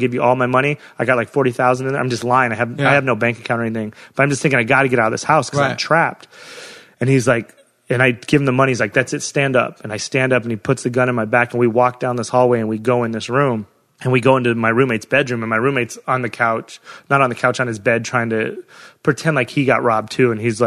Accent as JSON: {"language": "English", "region": "Wyoming", "country": "United States", "said": "But I'm from Wyoming, so that's not like"}